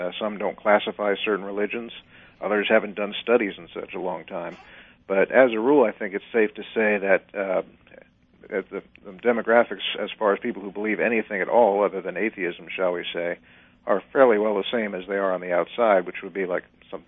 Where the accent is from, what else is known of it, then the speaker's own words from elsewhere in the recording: Florida, United States; Here in my home state of Florida, we had around 4% of the population being Islamic.